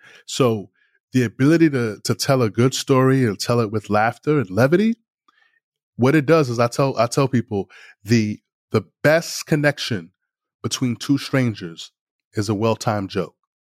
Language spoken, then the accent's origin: English; New York City, New York, United States; And I grew up in New York City, where the Dirty Dozens was played daily.